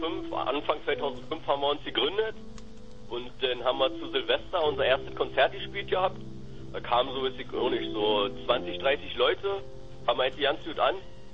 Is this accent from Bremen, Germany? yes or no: no; Brandenburg, Germany; Eigentlich kommen wir aus der Nähe von Prenzlau, ist halt so ein ganz kleines Kaff. Halt, heißt Beutzenburg